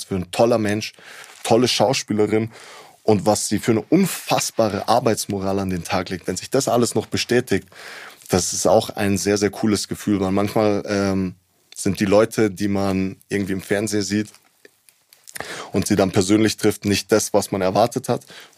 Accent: Munich, Bavaria, Germany; München, weil München mein Heimatort ist. Und wenn mich jemand nach meiner Heimat fragt, dann würde ich immer sagen München. Hier fühle ich mich zu Hause.

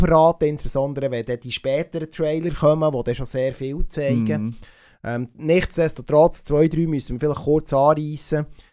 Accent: Switzerland; Ein genauer Release jetzt bei uns in der Schweiz ist noch nicht bekannt

